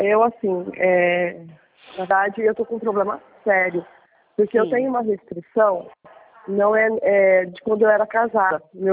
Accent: Votuporanga, São Paulo, Brazil; Eu iria para Votuporanga, para minha cidade, nesse final de semana.

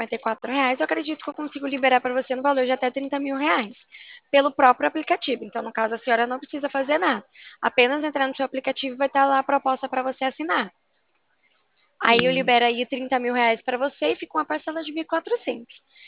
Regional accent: São Paulo, Brazil; eu sou de São Paulo.

